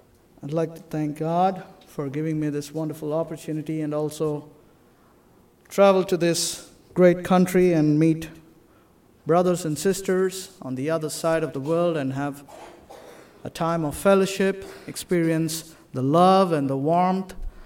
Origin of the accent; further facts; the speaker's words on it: India; As you know, I'm from India